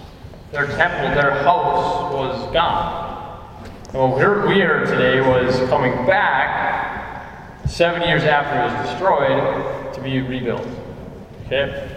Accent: McGregor, Minnesota, United States; born there; So I was born in McGregor, Minnesota. We had a town in McGregor, kitty corner to the school. We then were able to live in a house on Big Sandy Lake.

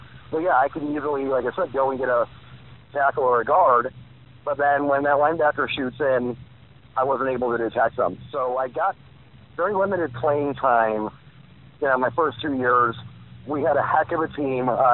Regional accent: Griffith, Indiana, United States; Well, as far as playing high school football, growing up in Griffith, Indiana, is pretty much what every boy, you know, boy wanted to do growing up.

